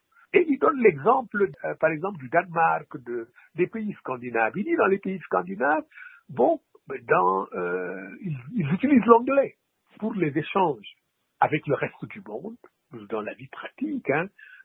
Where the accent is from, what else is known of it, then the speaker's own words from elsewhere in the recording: Senegal; first language Wolof; French is a second language; Mais les Africains, c'est comme ça. On écrit dans sa langue, qui est, dans mon cas, ma langue maternelle, c'est le Wolof, et c'est traduit.